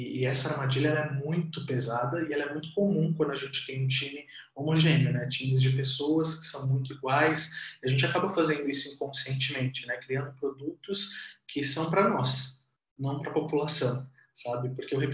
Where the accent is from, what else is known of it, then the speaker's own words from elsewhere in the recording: São Paulo, Brazil; also born or lived in Santo André; sou de família nordestina também, que veio do interior ali do Ceará, se jogaram aqui em São Paulo, nasci em Santo André, fui criado na zona leste de São Paulo ali até os meus 20 e poucos anos.